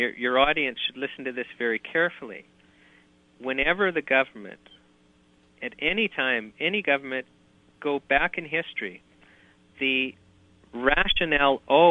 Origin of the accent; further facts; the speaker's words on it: Canada; as a Canadian, I've always just taken my rights for granted.